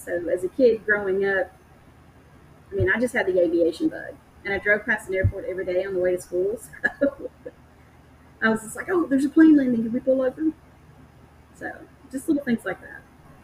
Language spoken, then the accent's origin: English; Woodbury, Tennessee, United States; Yeah, I'm originally from Woodbury, Tennessee, which is a little bitty tiny town outside of Murfreesboro. I grew up on top of a mountain.